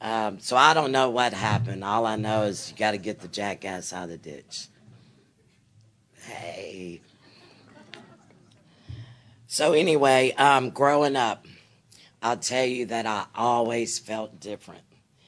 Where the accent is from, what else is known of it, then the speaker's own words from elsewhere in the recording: Alabama, United States; And I was born and raised in Alabama.